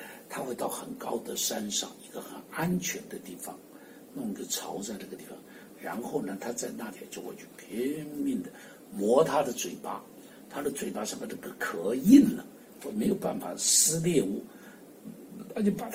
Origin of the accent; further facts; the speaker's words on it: China; 我们中国人最大的问题是不会做梦，不懂得什么叫做梦